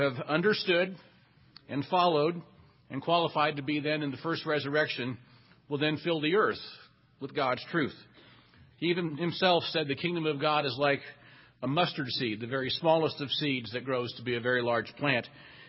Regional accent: Danville, Illinois, United States; Her cameraman was a man named Gene Hackman, who was also from my hometown of Danville, Illinois.

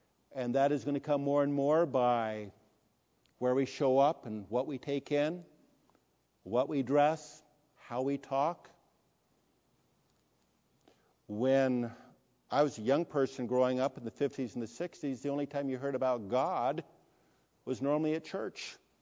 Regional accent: Newport Beach, California, United States; Just to remind you, I grew up in Newport Beach. I grew up paddle boarding on the Back Bay and was basically barefoot most of the time.

